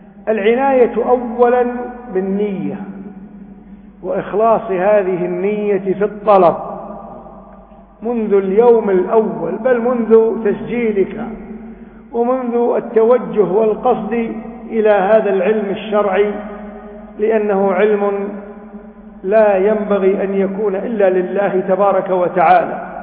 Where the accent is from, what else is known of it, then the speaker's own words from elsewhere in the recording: Kuwait; عندنا في الكويت